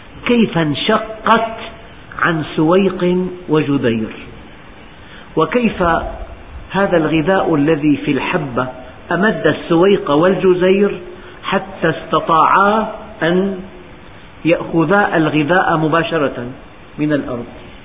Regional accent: Syria; يعني بلدنا سوريا يحتاج إلى غرام واحد أن يستورده من هذه البذور

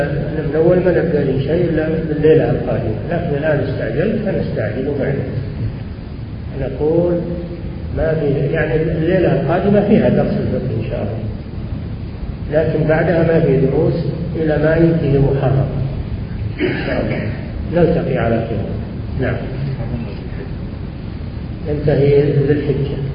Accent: Riyadh, Riyadh Province, Saudi Arabia; نزل على بلدنا الرياض ولم ينزل على البلاد الأخرى

